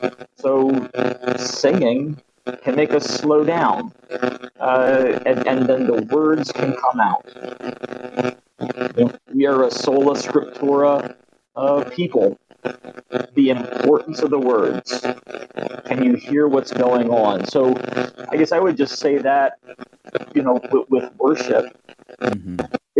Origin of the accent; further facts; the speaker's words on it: East Coast, United States; also growing up on the East Coast, we tend to speak really fast.